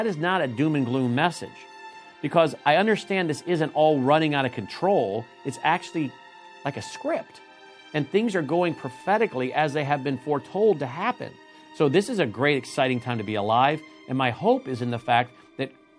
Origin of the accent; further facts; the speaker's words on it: United States; As an American, you could very easily lose your hope.